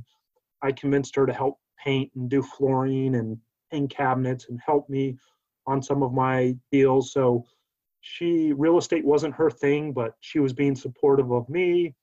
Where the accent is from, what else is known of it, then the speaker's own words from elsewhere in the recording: North Carolina, United States; I was from North Carolina, but traveling all around the world.